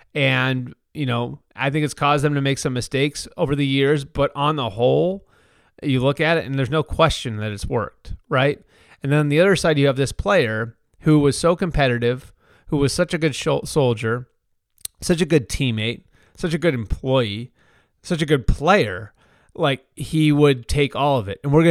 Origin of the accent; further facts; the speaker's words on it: Massachusetts, United States; And I live, you know, I live about a half hour outside of Boston. I grew up 20 minutes outside of Boston.